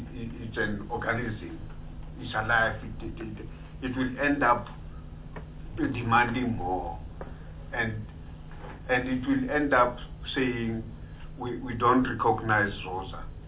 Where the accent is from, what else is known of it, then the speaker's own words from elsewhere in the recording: Gauteng, South Africa; because when I grew up, I'm from Gauteng, I grew, there is a Florida Lake.